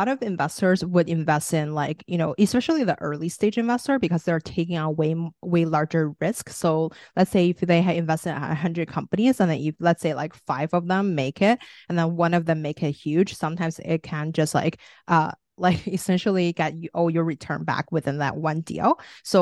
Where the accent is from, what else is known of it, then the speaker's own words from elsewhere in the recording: China; now in United States; I was originally from China. And then when I came to the US, I didn't really have much business connections.